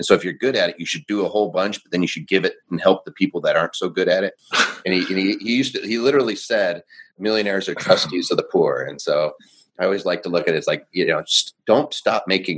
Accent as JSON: {"language": "English", "town": "Seattle", "region": "Washington", "country": "United States", "said": "And you'd say, \"Hey, in Seattle,\" I'm from Seattle."}